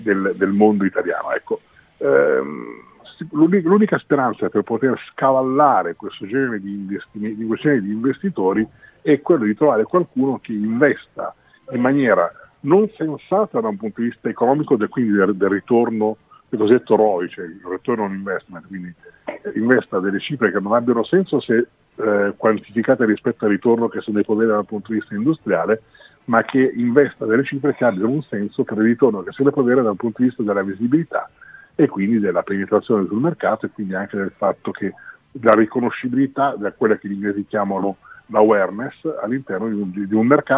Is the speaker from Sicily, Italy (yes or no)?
yes; Sicily, Italy; giusto tiro fuori perché sono siciliano